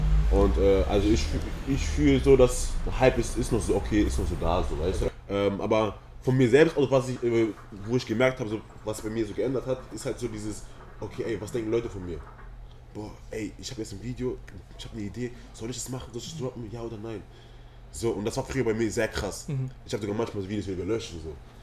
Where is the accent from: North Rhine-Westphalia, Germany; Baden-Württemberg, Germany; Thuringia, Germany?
North Rhine-Westphalia, Germany; Eschweiler; born there; ich bin 21 Jahre alt. Ich wurde in Eschweiler geboren. Ist so ein Kreis Aachen